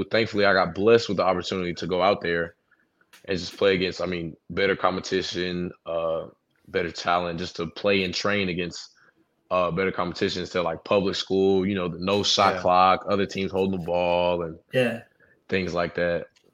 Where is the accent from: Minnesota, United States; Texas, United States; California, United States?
Texas, United States; Like, I was like, oh yeah, I'm from Texas.